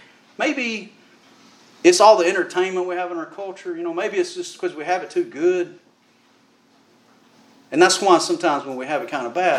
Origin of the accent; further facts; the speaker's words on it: Birmingham, Alabama, United States; when I was growing up in Birmingham, I mean, I was robbed. I had a gun put to my head before. You know, when I was in public school, I had to fight for my life in Birmingham, Alabama.